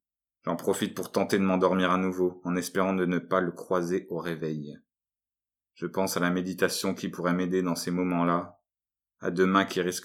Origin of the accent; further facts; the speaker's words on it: Lille, Hauts-de-France, France; Moi je viens de Lille, je suis là pour le week-end, pour un stage de clown.